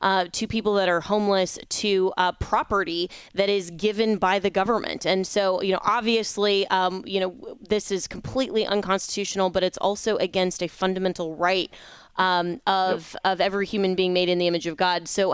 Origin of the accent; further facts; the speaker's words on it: Florida, United States; my home state governor, Ron DeSantis